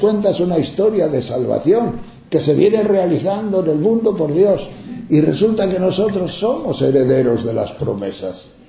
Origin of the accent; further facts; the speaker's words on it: Tejerina, Castile and León, Spain; Nosotros, yo vengo de Tejerina.